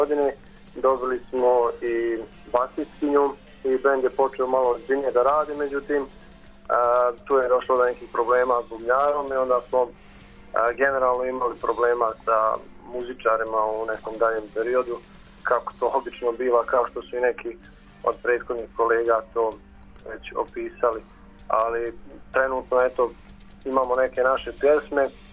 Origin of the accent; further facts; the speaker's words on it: Bijeljina, Republika Srpska, Bosnia & Herzegovina; moved away as an adult; also born or lived in Brno; now in Prague, Czechia; Ja sam iz Bijeljine. Prije 3 godine sam preselio u Češku Republiku. U Brno prvo, pa sam se onda prebacio u Prag.